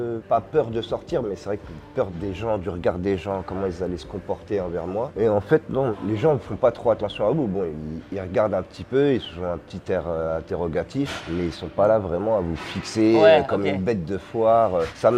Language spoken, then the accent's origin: French; Paris, Île-de-France, France; comme je suis parisien, je vais pas à la piscine et puis j'ai pas accès à la mer.